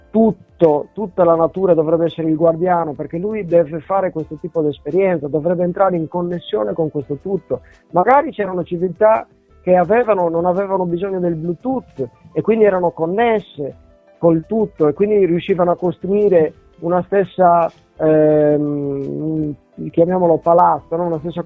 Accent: Valledoria, Sardinia, Italy; noi quindi l'abbiamo fatto nel nostro dialetto, che è il dialetto di un paese che si chiama Valle d'Oria, in provincia di Sassari, nord Sardegna, a 15 km da Castelsardo, che è un borgo medievale molto famoso in tutta Italia

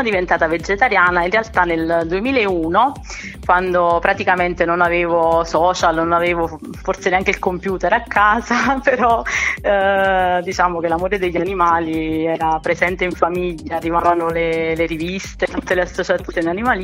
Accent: Salerno, Campania, Italy; ho 35 anni e sono di Salerno.

